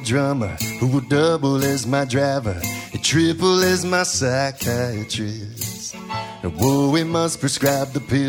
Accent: Washington, Iowa, United States; now in Des Moines, United States; moved to Des Moines, and then moved back to my hometown, Washington, where I reconnected with Pat here, and then back in Des Moines now.

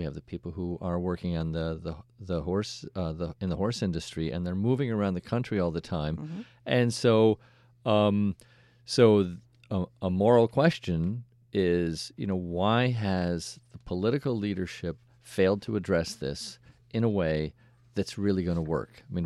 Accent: Saratoga Springs, New York, United States; I mean, I grew up in Saratoga. I worked at the track.

